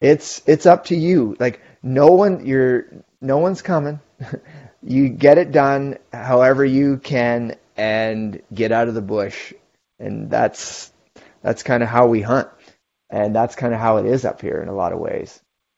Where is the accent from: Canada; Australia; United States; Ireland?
Canada; Ontario; because growing up in Ontario, it's all flat